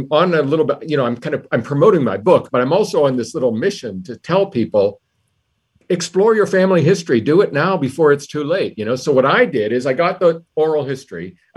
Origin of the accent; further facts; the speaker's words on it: Johnstown, Pennsylvania, United States; I'm from Johnstown, Pennsylvania, but it was the same in Schenectady, New York, and in Fresno, California, like all over the country.